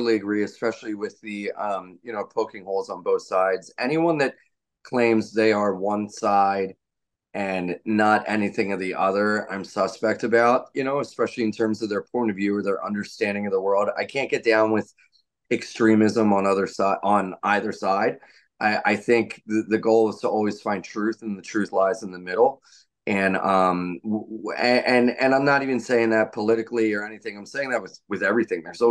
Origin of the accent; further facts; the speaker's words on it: Wilmington, Delaware, United States; I'm from Wilmington, which is the I grew up behind a shopping center off a main road that's like 5 minutes away from like the city, like bad city, you know?